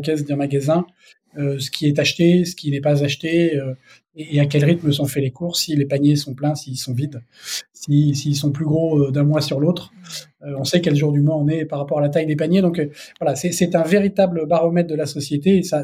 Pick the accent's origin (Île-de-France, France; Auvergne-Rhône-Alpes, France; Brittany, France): Île-de-France, France; Paris; Je suis un pur parisien. Né à Paris, vivant à Paris, même si j'ai une famille qui est originaire de l'ouest de la France